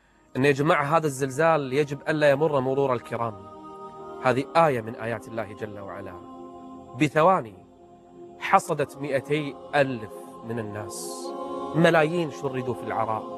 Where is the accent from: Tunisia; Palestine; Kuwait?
Kuwait; وزير الداخليه عندنا بالكويت